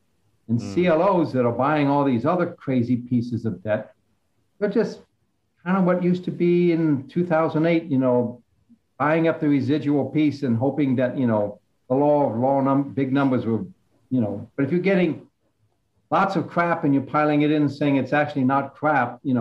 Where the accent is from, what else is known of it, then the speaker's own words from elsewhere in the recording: Washington, D.C. area, United States; I grew up outside of Washington, D.C.